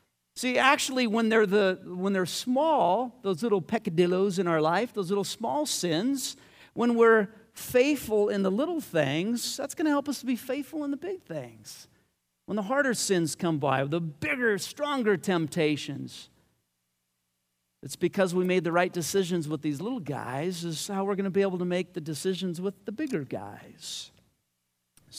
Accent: United States; I'm a patriot, you know, I'm American

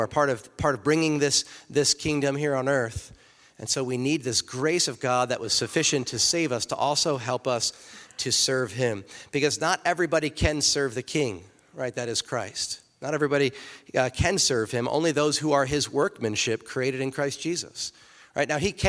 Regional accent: East Coast, United States; because I'm from the East Coast and the mafia is really strong there, you know.

